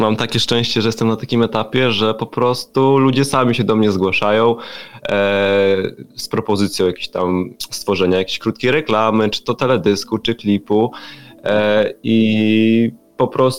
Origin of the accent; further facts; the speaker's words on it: Łuków, Lublin Voivodeship, Poland; Można tak powiedzieć, moje rodzinne miasto.